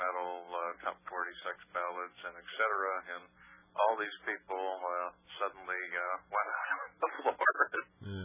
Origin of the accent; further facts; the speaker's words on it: Florida, United States; And this guy he learned drums in my hometown in Florida in like the 50s when he was a kid.